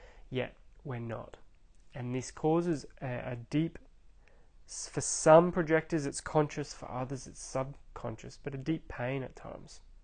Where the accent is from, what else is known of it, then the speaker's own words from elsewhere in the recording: Australia; I'm from Australia